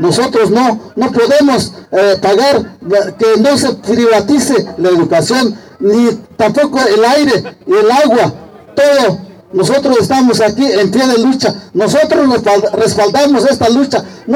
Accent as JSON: {"language": "Spanish", "country": "Mexico", "said": "nosotros somos mexicanos"}